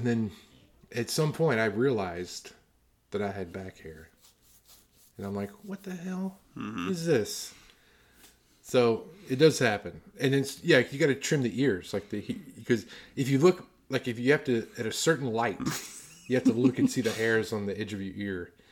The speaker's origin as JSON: {"language": "English", "region": "Virginia", "country": "United States", "said": "He went to Virginia Tech, and I lived in Virginia. Mm-hmm. I'm from Virginia."}